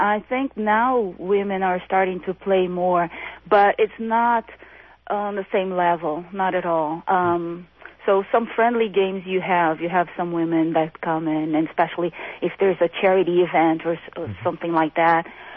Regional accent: Brazil; Well, I'm from Brazil

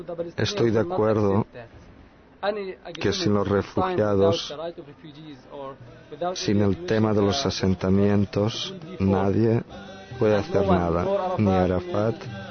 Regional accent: Palestine; soy de Palestina, vengo del campo de Muslim, Matza

